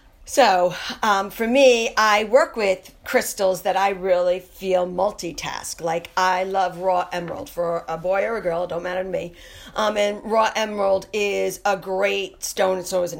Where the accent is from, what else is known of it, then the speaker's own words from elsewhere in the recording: New York, United States; However, I am from the Lower East Side, and I am the daughter of, you know, what would be called a mob guy